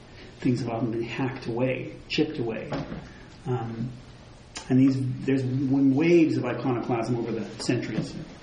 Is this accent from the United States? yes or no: no; Vauxhall, Alberta, Canada; The church in which I grew up in Vauxhall, Alberta, was completely bare inside